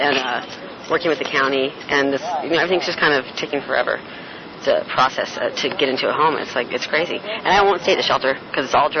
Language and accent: English; Santa Cruz, California, United States; I'm from Santa Cruz. I was born here.